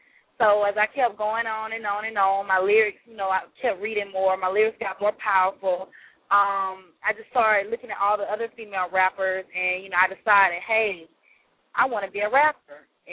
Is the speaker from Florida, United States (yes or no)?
yes; Orlando, Florida, United States; also born or lived in Columbus, United States; I was born in Columbus, Georgia, but when I was like 6, I moved to Orlando, Florida.